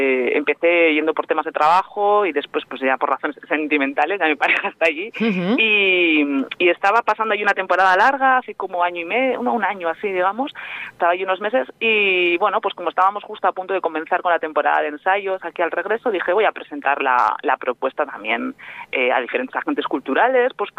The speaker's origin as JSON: {"language": "Spanish", "town": "Eibar", "region": "Basque Country", "country": "Spain", "said": "Y bueno, yo soy de Eibar, en realidad."}